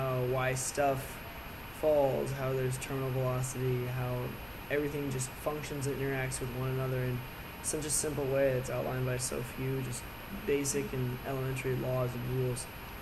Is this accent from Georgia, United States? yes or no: no; Seattle, Washington, United States; moved away as an adult; now in San Diego, United States; I grew up in Seattle for the first 18 years of my life, went to Garfield High School, graduated, and decided that I needed a change and moved down here to San Diego.